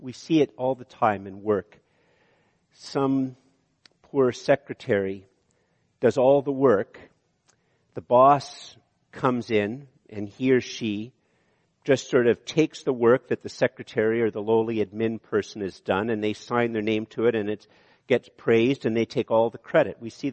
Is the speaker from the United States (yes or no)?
no; Canada; We're too well brought up and we're too Canadian to act on it